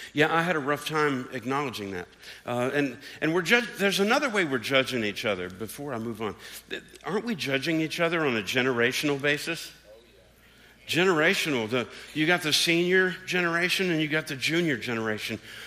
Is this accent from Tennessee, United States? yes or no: yes; Tennessee, United States; I grew up near Memphis, Tennessee, and everything was about